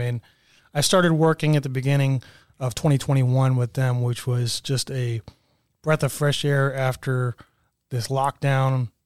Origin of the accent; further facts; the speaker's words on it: Dallas, Texas, United States; also born or lived in Michigan; And then you know, I grew up in the Dallas area from when I was very young. I lived next to the old Texas Stadium.